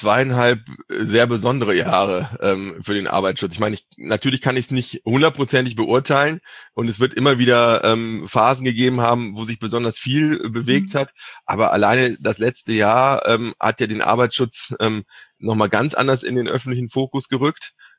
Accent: Cologne, North Rhine-Westphalia, Germany; ich komme aus Köln

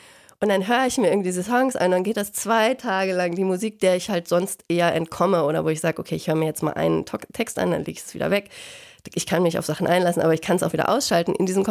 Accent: North Rhine-Westphalia, Germany; ich bin mit der Klasse von 95 groß geworden, ich komme aus dem Ruhrgebiet

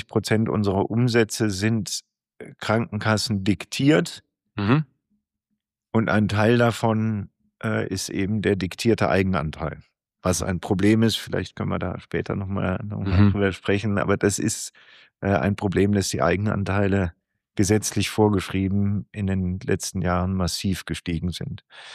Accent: Baden-Württemberg, Germany; Ich bin gebürtiger Schwarzwälder

